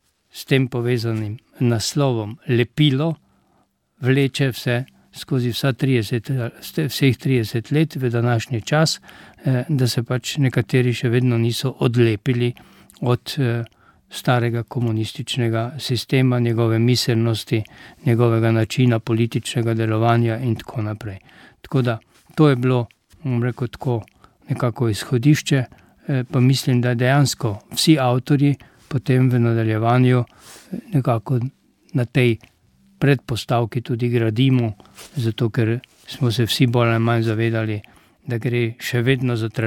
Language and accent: Slovenian; Prlekija, Slovenia; Če jaz kot Prlek izpostavim samo enega takega